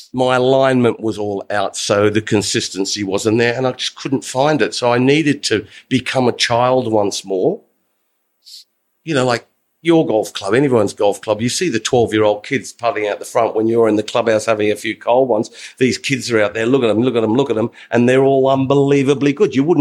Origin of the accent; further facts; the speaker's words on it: Sydney, New South Wales, Australia; I grew up in Sydney's one of the windiest cities in the whole world